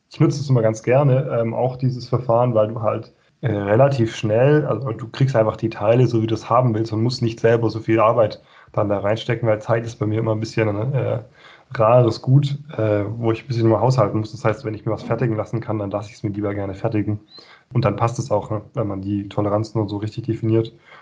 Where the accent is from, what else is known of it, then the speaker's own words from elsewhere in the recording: Bavaria, Germany; Ich komme aus dem Allgäu ursprünglich